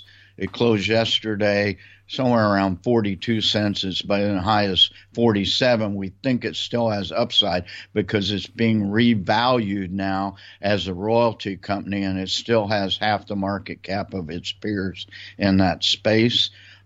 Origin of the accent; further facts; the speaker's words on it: Missouri, United States; You know, I grew up in Missouri as a Cardinal fan